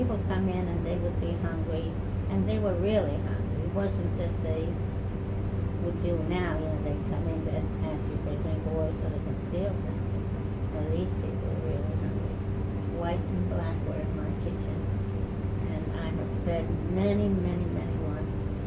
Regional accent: Rhode Island, United States; He said they're from Rhode Island, and he knew I was from Rhode Island.

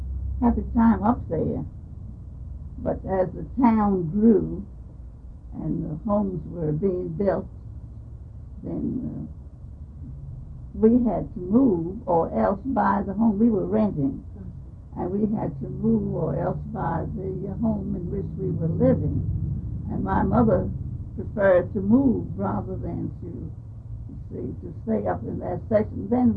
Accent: Vallejo, California, United States; born there; I was born in Vallejo.

